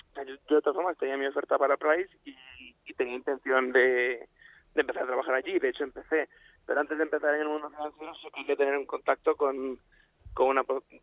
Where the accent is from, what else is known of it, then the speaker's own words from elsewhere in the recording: Galicia, Spain; Yo soy gallego